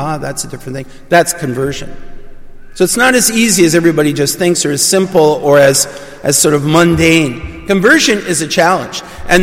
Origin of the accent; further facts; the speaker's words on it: Chatham, Ontario, Canada; when I was growing up in Chatham, Ontario.